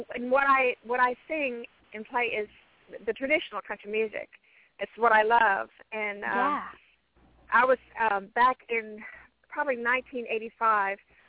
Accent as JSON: {"language": "English", "town": "Amarillo", "region": "Texas", "country": "United States", "moved": "yes", "said": "I'm from Amarillo, Texas, and I moved to Nashville in 1982, and I worked at the Grand Ole Opry for about 29 years."}